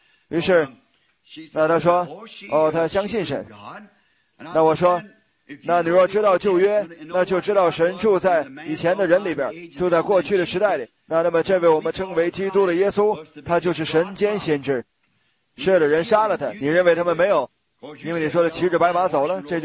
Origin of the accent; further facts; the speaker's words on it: United States; 我说，我是美国人。